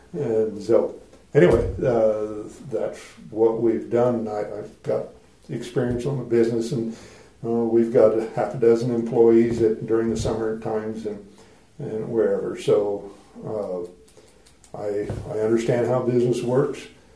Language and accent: English; Wyoming, United States; I was born and raised here in Johnson County. Okay. My parents and grandparents homesteaded out east of the interstate in 1918.